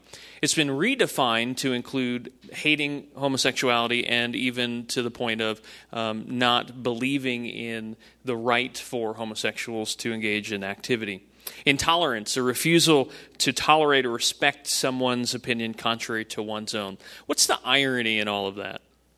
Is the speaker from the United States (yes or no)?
yes; New Jersey, United States; I just had a guy that I grew up with in Jersey just this week drop that card on my lap